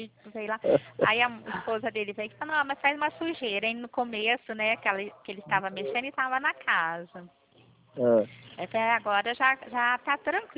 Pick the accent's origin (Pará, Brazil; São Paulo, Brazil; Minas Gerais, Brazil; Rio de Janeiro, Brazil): São Paulo, Brazil; Pirassununga; Eu sou aqui de Pirassununga.